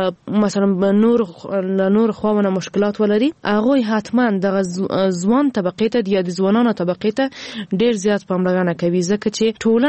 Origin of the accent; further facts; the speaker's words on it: Ghazni, Afghanistan; ما په خپل ولایت کې چې زه هم د غزنی یم